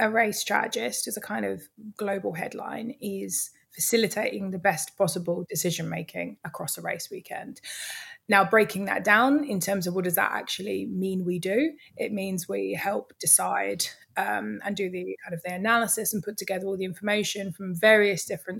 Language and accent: English; London, United Kingdom; So I grew up in the East End of London, proper East Ender.